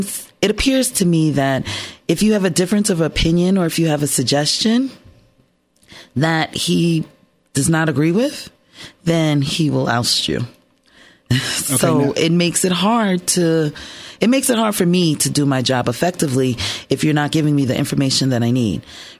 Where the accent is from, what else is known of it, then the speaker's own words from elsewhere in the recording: Monticello, New York, United States; I was born and I was raised in Monticello.